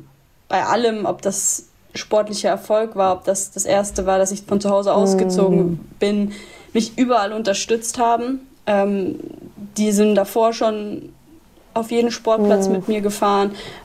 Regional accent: Würzburg, Bavaria, Germany; born there; in Würzburg, wo ich geboren bin, ob das dann in München war, ob es Freiburg ist, ob es jetzt in Köln ist

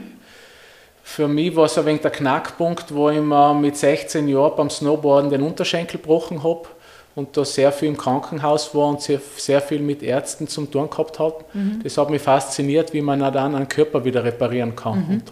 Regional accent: Sterzing, Trentino-Alto Adige, Italy; also born or lived in Innsbruck; now in Upper Austria, Austria; aber ich bin aus Sterzing, das heißt, das ist direkt an der Grenze zum Brenner und ich habe in Innsbruck studiert.

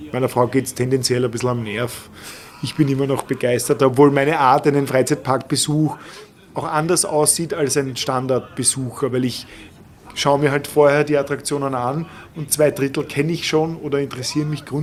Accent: Vienna, Austria; Ich habe meine Kindheit ausschließlich im Prater verbracht.

